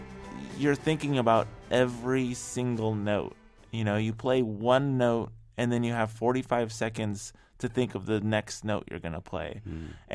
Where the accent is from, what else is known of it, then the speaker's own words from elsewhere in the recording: Seattle, Washington, United States; I'm originally from Seattle, so yeah, a lot of friends had been there and kept telling me about how amazing it was to make music there.